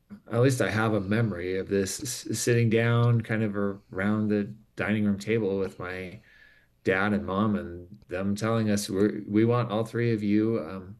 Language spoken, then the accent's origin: English; Rexburg, Idaho, United States; I grew up just south of Rexburg on the farm that my dad had that had been in his family from his father, my grandfather